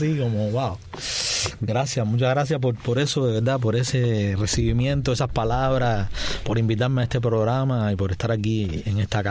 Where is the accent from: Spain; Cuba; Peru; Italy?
Cuba; Havana; also born or lived in Kyiv, Ukraine; Sí, yo, aunque yo nací en Kiev, en Ucrania.